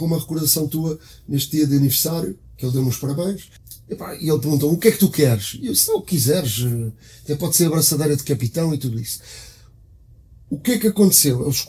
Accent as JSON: {"language": "Portuguese", "country": "Portugal", "said": "todos nós vamos a qualquer parte do mundo e hoje dizemos que somos de Portugal"}